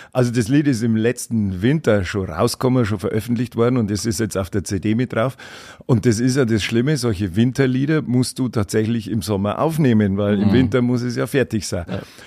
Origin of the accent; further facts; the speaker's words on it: Troglau, Bavaria, Germany; Wir sind ja alle aus der Gegend Troglau, Kastel. Wir sind ja ein Oberpfälzer Podcast